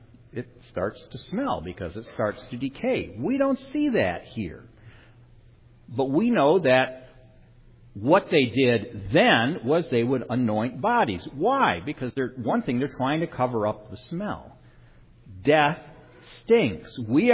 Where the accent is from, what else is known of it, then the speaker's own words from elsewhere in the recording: Alpena, Michigan, United States; I grew up in Alpena, Michigan, and we had several large factories in a small town.